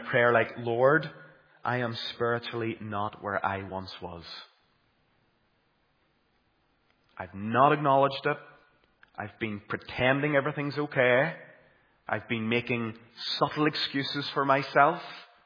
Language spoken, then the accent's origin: English; Caledon, Northern Ireland, United Kingdom; I remember growing up in Caledon and County Tyrone and being brought to all these little tent missions around the countryside when I was young.